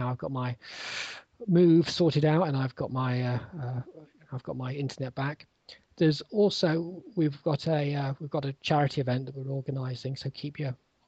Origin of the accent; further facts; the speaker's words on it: United Kingdom; accent: British; I try not to say it because I fear with my British accent that it will sound creepy.